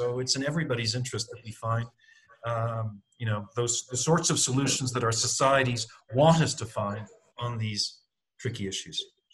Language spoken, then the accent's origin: English; Canada; I want to say as well, as a Canadian, I don't I'm not here. It's Canadians and even Canadian diplomats sometimes like lecturing others